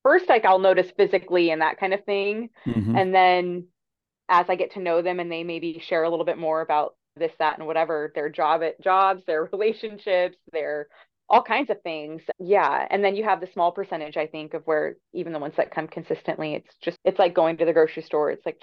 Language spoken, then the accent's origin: English; Fresno, California, United States; I'm also from Fresno, so me and Ed's is like in my blood, probably.